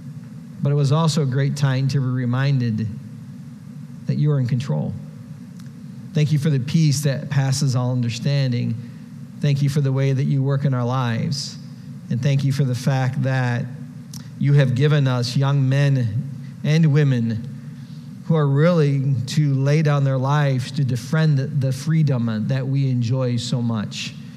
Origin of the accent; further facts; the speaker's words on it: Ohio, United States; We flew into Chicago. I'm from Ohio, right? So everybody from Ohio for Navy boot camp goes to Great Lakes.